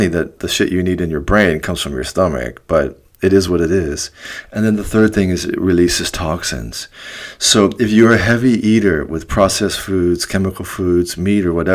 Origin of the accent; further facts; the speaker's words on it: United States; I'm American, man. We had, like, meat and meat.